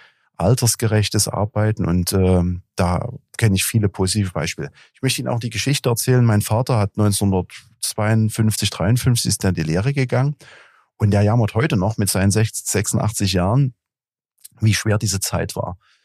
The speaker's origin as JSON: {"language": "German", "town": "Dresden", "region": "Saxony", "country": "Germany", "tie": "born or raised there", "said": "Ich bin hier, ich sage manchmal scherzhaft, ich bin Eingeborener."}